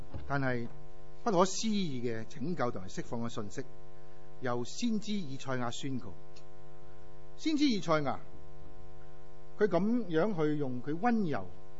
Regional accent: China; 通常好像我们是中国人即是读成语一样

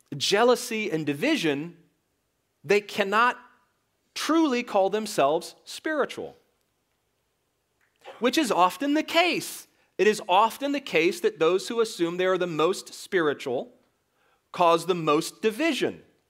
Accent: United States; Some of us as American call it charis.

